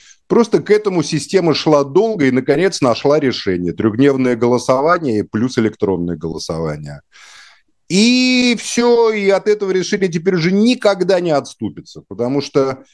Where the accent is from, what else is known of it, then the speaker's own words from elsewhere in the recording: Moscow, Russia; я заинтересован как москвич, чтобы мой город перестали уродовать.